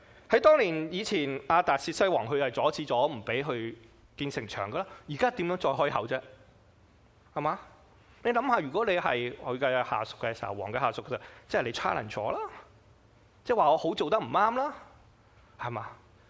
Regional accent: China; 好像我中国人最怕是什么？死无葬身之地嘛。

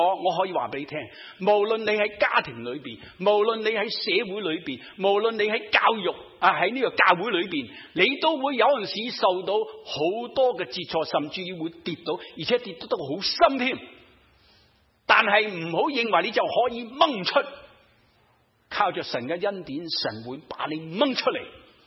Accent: China; 我哋中国人有咩句说话？

